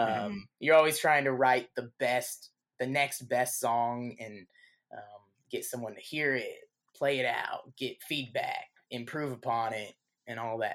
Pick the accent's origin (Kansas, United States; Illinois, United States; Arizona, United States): Illinois, United States; Latham; So I grew up in Latham, Illinois, small farm town of about 400 people. Grew up on a farm and listening to country music on the tractor